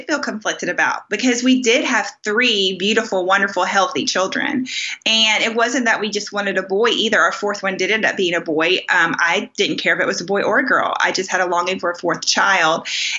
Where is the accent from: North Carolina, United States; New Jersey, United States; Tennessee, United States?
North Carolina, United States; Charlotte; I'm from North Carolina, the Charlotte area.